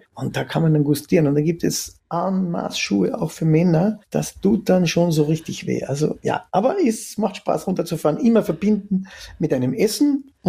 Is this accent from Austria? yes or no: yes; Austria; bei uns in Österreich